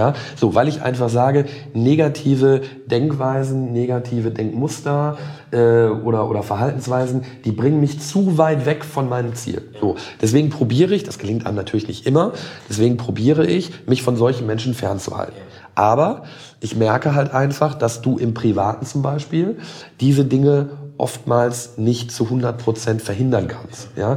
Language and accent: German; North Rhine-Westphalia, Germany; also born or lived in Ruhr; ich komme jetzt selber auch geboren oder gebürtig vom Niederrhein. Ich bin geboren im Ruhrgebiet, aber im Grunde groß gewachsen am Niederrhein.